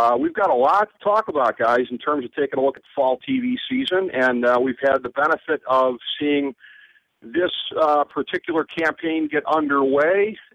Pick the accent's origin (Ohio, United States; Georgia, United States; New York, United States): Ohio, United States; Cleveland; in my hometown of Cleveland, Ohio, where everyone is very, very excited about the new and improved Cleveland Cavaliers.